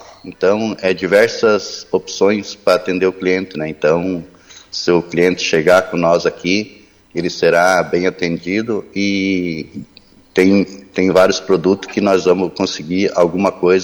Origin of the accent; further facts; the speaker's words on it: Mondaí, Santa Catarina, Brazil; now in Palmitos, Brazil; esse ano vai fazer 18 anos que estou em Palmitos. Eu sou natural de Mondaí.